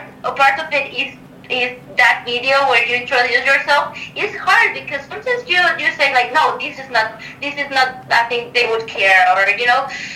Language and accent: English; Mexico City, Mexico; Yeah, I'm from Mexico City.